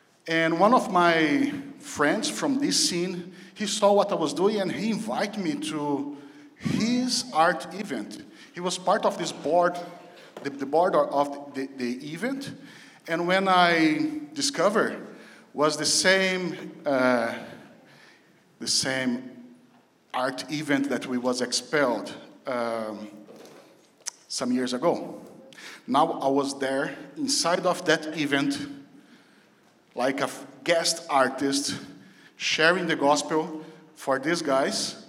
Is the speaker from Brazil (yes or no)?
yes; Brazil; English is a second language; now in Minneapolis, United States; My weird accent is because I come from Brazil.